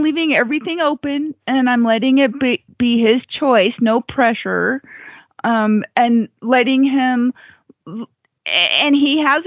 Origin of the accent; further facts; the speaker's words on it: Gardnerville, Nevada, United States; from Gardnerville, Nevada.